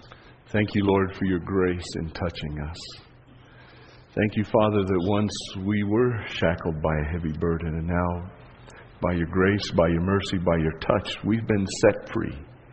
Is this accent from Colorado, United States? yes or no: yes; Leadville, Colorado, United States; In my hometown in Leadville, I was fourth generation, I think.